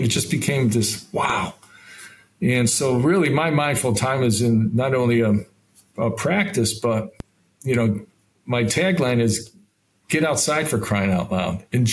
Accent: Niagara Falls, New York, United States; I grew up in Niagara Falls, four brothers, small home, parents, hardworking

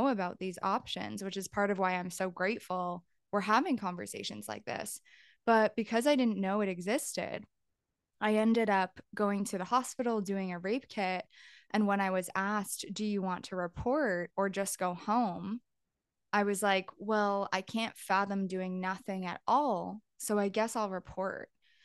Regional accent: Toronto, Ontario, Canada; I'm also from Canada. I'm based in Toronto

